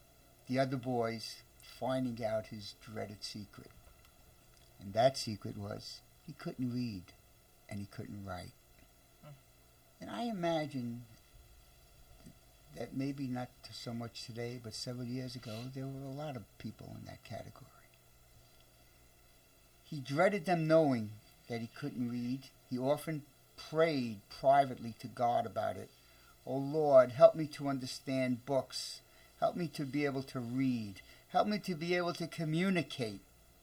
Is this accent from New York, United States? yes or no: yes; Brooklyn, New York, United States; born there; I was born in Brooklyn and I don't really have that good diction.